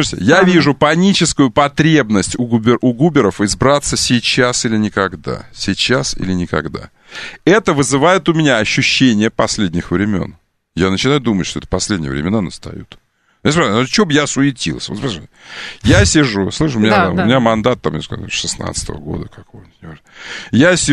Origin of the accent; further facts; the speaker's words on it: Kerch, Crimea, Ukraine; born there; я просто родился в Керчи